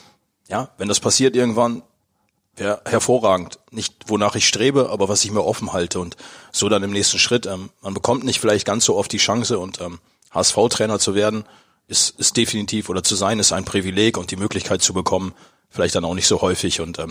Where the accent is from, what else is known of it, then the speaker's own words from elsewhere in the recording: Osnabrück, Lower Saxony, Germany; Bin dann doch zur Welt gekommen im Landkreis, aber das war der Gründe, dass das Krankenhaus da stand. Und sonst bin ich Osnabrück durch und durch. Also es ist meine Heimat.